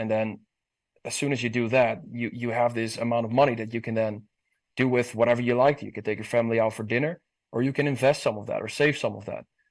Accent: Netherlands; now in Tennessee, United States; growing up in the Netherlands, and not necessarily growing up with a lot of religion around me

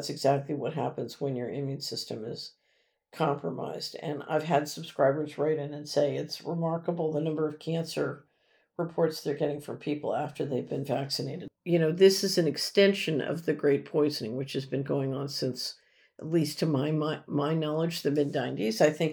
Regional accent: San Francisco, California, United States; As a born and raised San Franciscan, I am deeply offended by the way my hometown has turned into a spear point of tyranny, 12 and up, no less.

